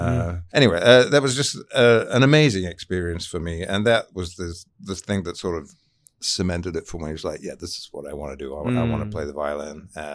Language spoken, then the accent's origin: English; Sheffield, Yorkshire and the Humber, United Kingdom; I grew up in Sheffield, England, and that's in the north of England